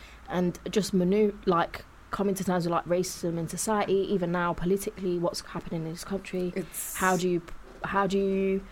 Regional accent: Leicester, East Midlands, United Kingdom; I grew up in Leicester

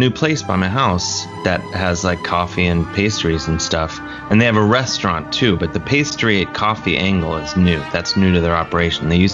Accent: University Heights, Ohio, United States; Mayfield Heights, one town over from where I grew up in University Heights.

